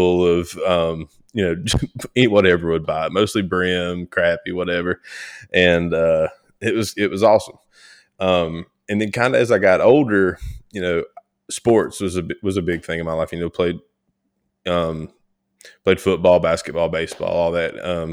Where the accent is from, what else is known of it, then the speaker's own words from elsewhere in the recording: Georgia, United States; also born or lived in Mississippi; I was born in North Georgia, born and raised, you know, still back here.